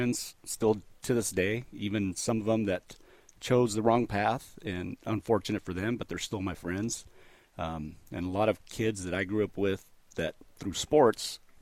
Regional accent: United States; first language Spanish; English is a second language; Spanish was my first language, so I struggled in school, got held back in elementary school.

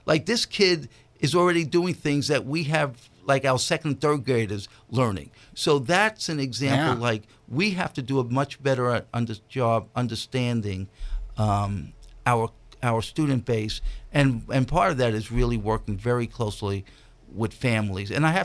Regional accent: New York, United States; When I grew up in New York, I used to go across the street from my house was PS214 and we had all these cement chess boards.

